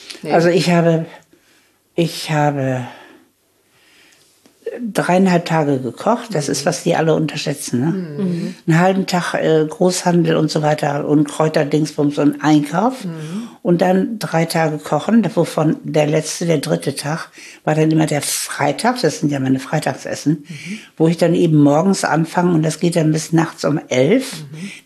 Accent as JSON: {"language": "German", "town": "Gelsenkirchen", "region": "North Rhine-Westphalia", "country": "Germany", "tie": "born there", "said": "Aber ich wurde 1938 in Gelsenkirchen geboren"}